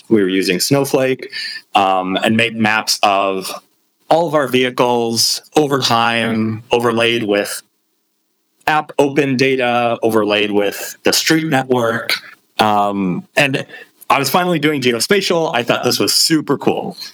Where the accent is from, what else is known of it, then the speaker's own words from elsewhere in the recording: Minnesota, United States; So I'm originally from the States, from Minnesota, and I was working in technology consulting in the States.